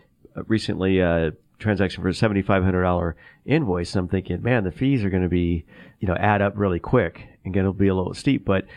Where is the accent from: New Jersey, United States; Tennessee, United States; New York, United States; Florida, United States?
Florida, United States; So Florida, you can go down to my home state.